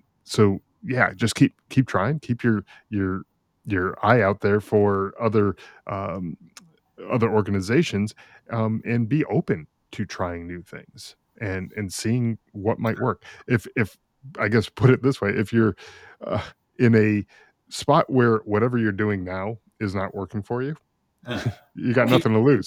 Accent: Connecticut, United States; I'm originally from Connecticut, so I'm familiar with what you're talking about.

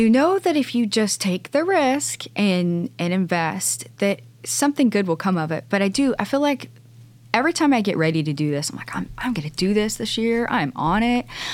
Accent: Prosper, Texas, United States; Yeah, I think that, you know, we're both from Prosper

